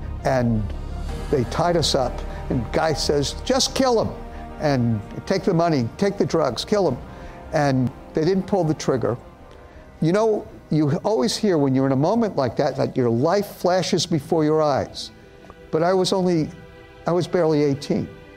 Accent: Brooklyn, New York, United States; born there; You know, I was born in the Holy Land, Brooklyn.

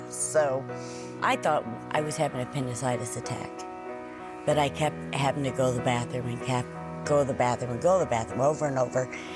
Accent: Bell, Missouri, United States; I'm actually from Bell, Missouri.

